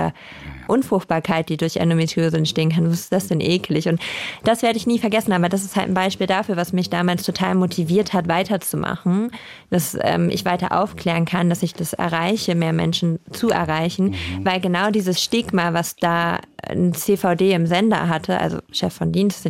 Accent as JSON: {"language": "German", "region": "Lower Saxony", "country": "Germany", "said": "ich komme ja aus Ostfriesland und ich habe früher dort immer mit einer Fotografin Bilder gemacht."}